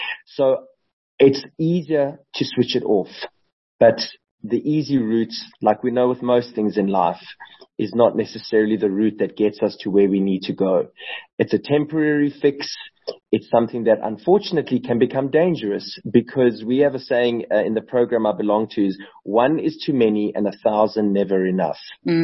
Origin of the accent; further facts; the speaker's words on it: Johannesburg, Gauteng, South Africa; I come from Johannesburg originally, and led a fairly successful life and career until drugs brought me to my knees in my early 30s